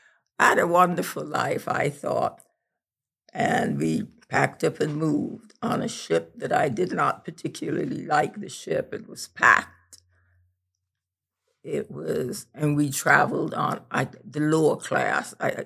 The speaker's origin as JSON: {"language": "English", "country": "Trinidad & Tobago", "tie": "born or raised there", "moved": "yes", "lives_now": "Springfield, United States", "said": "I was not born in America. I was born in Trinidad and Tobago, the two last islands in the chain of West Indian islands off the coast of Venezuela."}